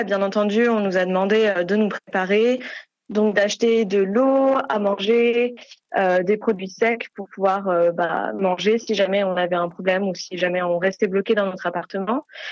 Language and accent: French; France; je ne comprenais pas le japonais, que je venais de France